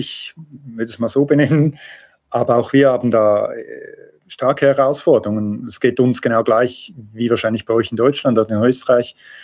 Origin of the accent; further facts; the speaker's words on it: Switzerland; der ist glücklicherweise bei uns in der Schweiz nicht so ein Thema. Schon etwas, aber es ist nicht ganz so extrem wie bei euch.